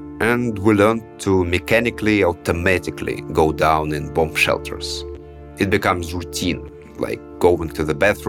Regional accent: Russia; I'm a journalist from Russia. All my life, I've been working for independent Russian media.

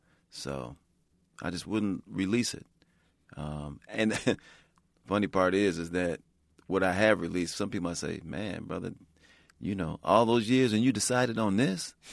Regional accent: Chicago, Illinois, United States; I grew up in Chicago, and I grew up in predominantly black neighborhoods at first.

